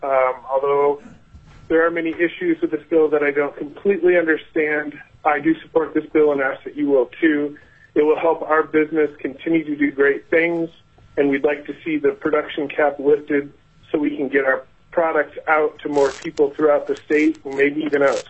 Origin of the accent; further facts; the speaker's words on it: Anchorage, Alaska, United States; I'm a citizen from Anchorage